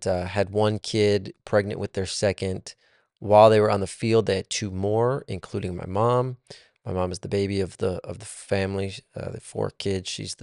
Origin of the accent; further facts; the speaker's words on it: Minnesota, United States; the university, Minnesota State, which is my alma mater, which is also my hometown.